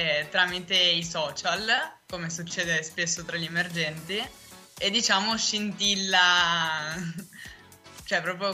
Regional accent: Genoa, Liguria, Italy; ho 24 anni e vengo da Genova

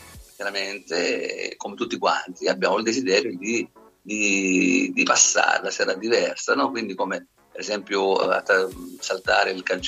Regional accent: Sicily, Italy; Io sono siciliano, sono socievole.

